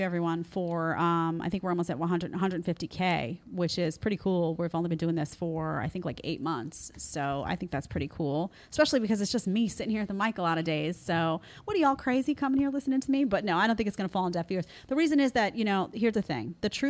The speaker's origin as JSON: {"language": "English", "town": "Brooklyn", "region": "New York", "country": "United States", "said": "I come from Brooklyn."}